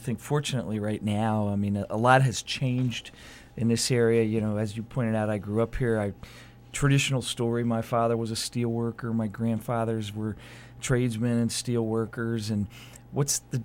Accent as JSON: {"language": "English", "town": "Bethlehem", "region": "Pennsylvania", "country": "United States", "tie": "born or raised there", "said": "I've been able to be twice elected as mayor of my hometown in Bethlehem and serve on the city council there, and then twice elected as county executive in my home county in Lehigh County."}